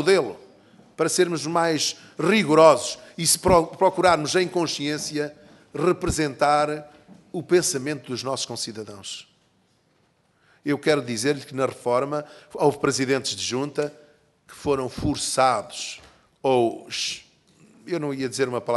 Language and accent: Portuguese; Aveiro, Centro, Portugal; Eu sou de Aveiro, juntaram as duas freguesias mais citadinas e está a dar um problema terrível.